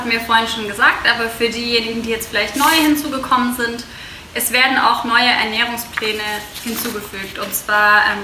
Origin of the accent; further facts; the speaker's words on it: Baden-Württemberg, Germany; ich komme ja aus dem Schwabenländle.